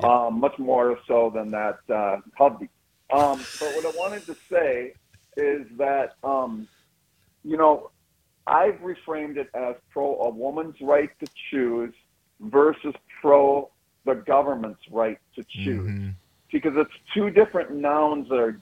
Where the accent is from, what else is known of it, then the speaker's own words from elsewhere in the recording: Durand, Wisconsin, United States; And the way I look, and I grew up in Durand, Wisconsin.